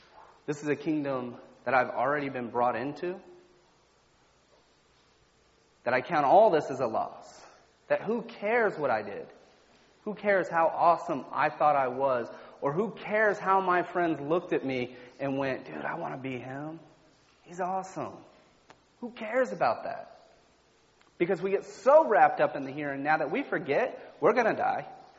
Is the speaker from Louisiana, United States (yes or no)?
no; Sanford, Florida, United States; now in Deltona, United States; I love Sanford. I was born and raised in Sanford. But I live in Deltona. I've been over there for 10 years.